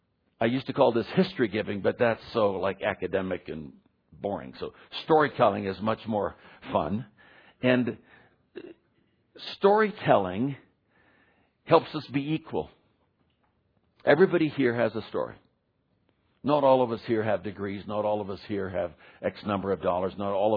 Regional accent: California, United States; now in Washington, United States; You know, I come from Washington, D.C. At least I was there for 15 years. I'm really a left coaster. I was brought up in California, but I spent these 15 years in D.C.

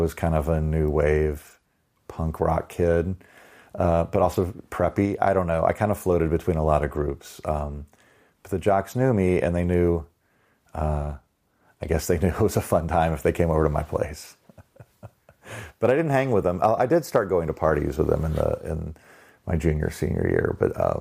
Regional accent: Dallas, Texas, United States; I'm 52 years old, and I graduated high school in 1989. I grew up in Dallas, Texas. We had a high school of like 6,000 kids

